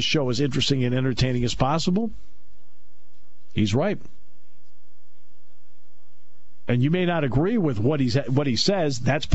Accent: Enfield, Connecticut, United States; For example, I grew up in the Hartford area in Enfield, Connecticut, and the Hartford Knights were there along with the Pottstown Firebirds.

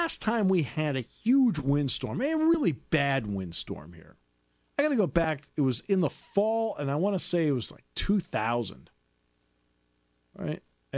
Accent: Enfield, Connecticut, United States; And I grew up in Enfield, Connecticut.

